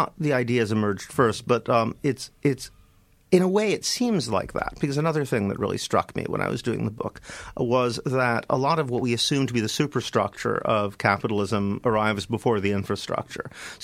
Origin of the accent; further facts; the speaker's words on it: United States; I mean, I come from the United States.